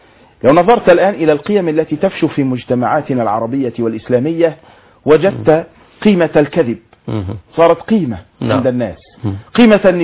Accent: Egypt; كمصريين أولا وكمنتسبين إلى الإسلام ثانيا

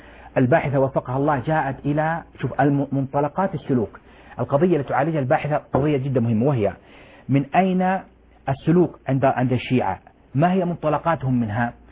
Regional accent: Saudi Arabia

